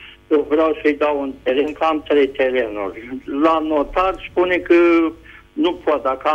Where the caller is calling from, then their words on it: Vaslui, Vaslui County, Romania; de la Vaslui.